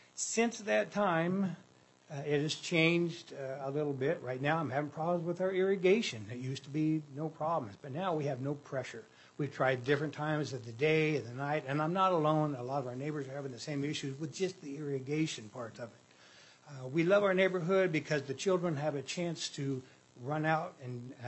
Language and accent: English; Idaho, United States; I grew up in Idaho. My grandfather was born in Idaho. My father was born on a homestead in Nampa.